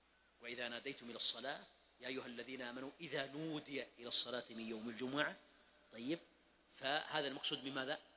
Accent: Mecca, Makkah Province, Saudi Arabia; طيب، لا يزعلون علي أهل مكة، ونحن من أهل مكة

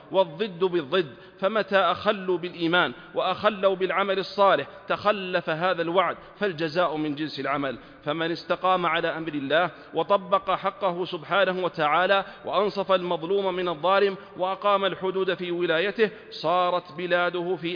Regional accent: Saudi Arabia; فإننا نرى ذلك واقعاً محسوساً في بلادنا المملكة العربية السعودية حرسها الله

